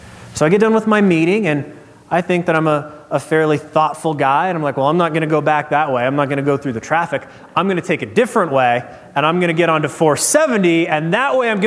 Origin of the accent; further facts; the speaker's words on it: Nebraska, United States; That's a little tough for me because I grew up in Nebraska. I grew up in West Nebraska and rural Nebraska.